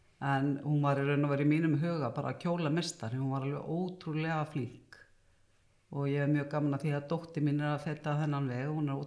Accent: Hafnarfjörður, Capital Region, Iceland; also born or lived in Reykjavík; ég Hafnfirðingur. Ég held ég sé nú örugglega fædd í Reykjavík, minni það. En ég fædd og uppalinn í Hafnarfirði, sem sagt, alinn upp hérna í gamla miðbænum og bý þar ennþá.

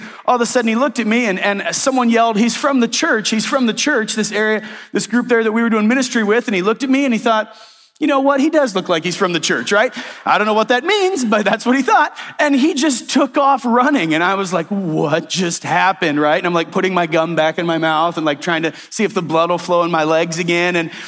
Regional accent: Sterling, Ohio, United States; Oh, I'm from Sterling, Ohio, and that's a 4-way stop sign.

